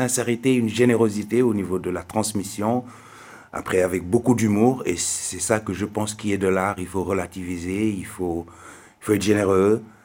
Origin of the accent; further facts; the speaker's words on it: Dakar, Senegal; À Dakar, dans un quartier qu'on appelle le Dakar Plateau, qui est en ville.